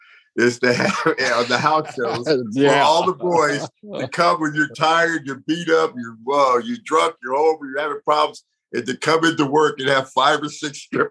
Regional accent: San Jose, California, United States; Johnny, were you part of that time in San Jose, my hometown, where I went to TV and I wasn't on the card and I went into Vince's office?

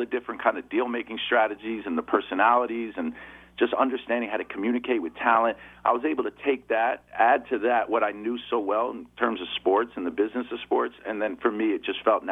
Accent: New York, United States; And I would be in the right rooms with the right players growing up in New York

